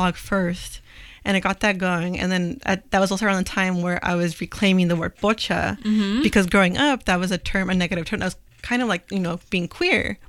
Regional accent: California, United States; Yeah, but I grew up closer to the desert, so like Joshua Tree, Palm Springs, than LA.

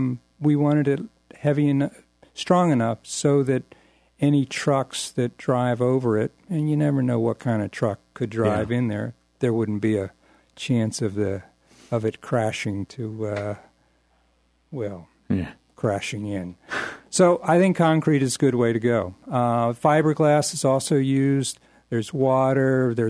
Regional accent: Maryland, United States; You know, I grew up in Maryland. We got rain in the summer.

